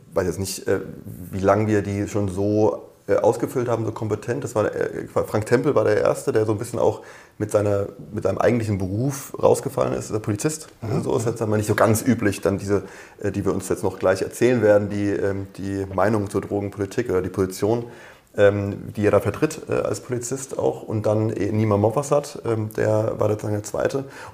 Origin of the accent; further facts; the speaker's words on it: Darmstadt, Hesse, Germany; now in Berlin, Germany; Genau, ich komme ursprünglich aus Darmstadt.